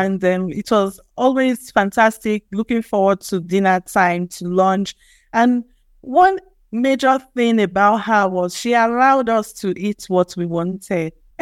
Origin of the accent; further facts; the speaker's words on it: Benin City, Edo, Nigeria; We grew up in Benin City, where we lived on these streets where every family knew each other.